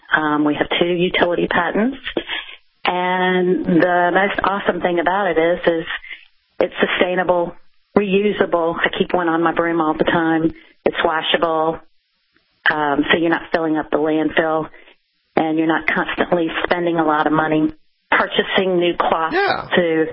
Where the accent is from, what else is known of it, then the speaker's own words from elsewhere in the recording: Greensboro, North Carolina, United States; We're from Greensboro, North Carolina.